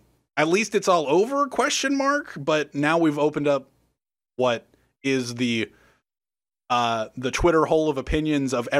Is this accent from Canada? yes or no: yes; Canada; even though I'm Canadian.